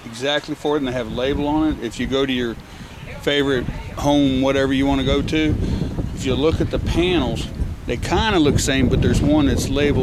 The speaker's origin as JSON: {"language": "English", "town": "Nashville", "region": "Tennessee", "country": "United States", "said": "from Nashville."}